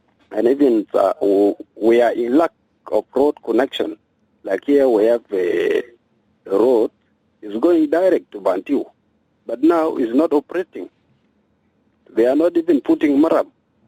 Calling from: Rumbek, Lakes, South Sudan; calling from Rumbek.

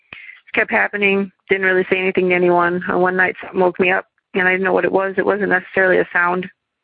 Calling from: Madison, Wisconsin, United States; I'm calling from Madison, Wisconsin.

